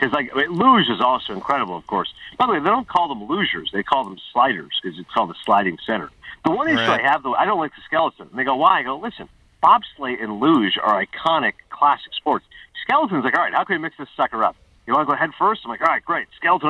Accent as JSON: {"language": "English", "town": "Toronto", "region": "Ontario", "country": "Canada", "said": "Like, when I'd meet people and say, I'm from Toronto, it's one of the first things they would say"}